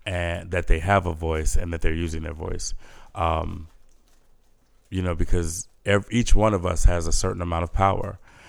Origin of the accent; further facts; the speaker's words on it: Indianapolis, Indiana, United States; I'm going to need you to pronounce my hometown better than that, sir. Indianapolis.